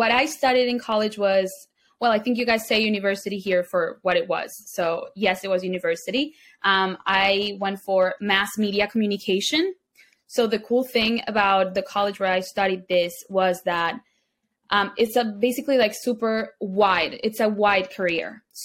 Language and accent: English; Caracas, Capital District, Venezuela; English is a second language; I am from Venezuela. Most of us in the team are from Venezuela. I am from the capital, Caracas. I have lived there my whole life. I'm just now visiting in Miami